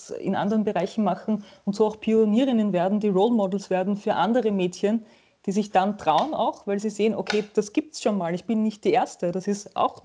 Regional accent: Gramatneusiedl, Lower Austria, Austria; Ich bin am Land in Österreich aufgewachsen, in einer 2500 Menschen umfassenden Gemeinde mit dem schönen Namen Gramat-Neusiedl

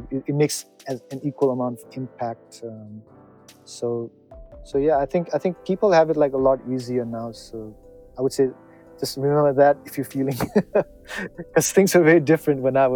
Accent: Nepal; English is a second language; like you said, we came from Nepal.

